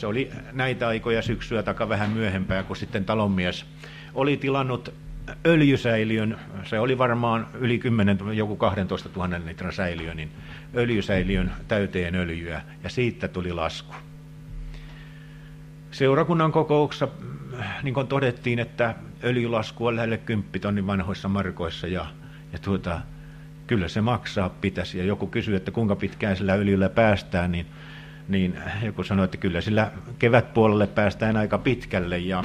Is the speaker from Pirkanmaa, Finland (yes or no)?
yes; Mammala, Pirkanmaa, Finland; Hän asui veljensä kanssa sellaisessa pienessä punaisessa mökissä siellä Mammalassa, Tyrväänkylässä, kotikylässäni.